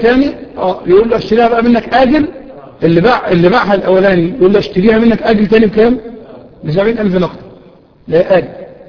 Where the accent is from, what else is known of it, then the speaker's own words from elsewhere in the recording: Kafr El Sheikh, Kafr El Sheikh Governorate, Egypt; باللهجة العامية عندنا في كفر الشيخ بنسميه إيه؟ بنسميه في كفر الشيخ إيه؟